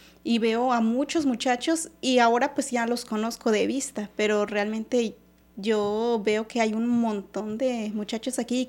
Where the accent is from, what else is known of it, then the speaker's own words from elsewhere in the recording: Chiapas, Mexico; yo soy de Chiapas, cerca de San Cristóbal de las Casas.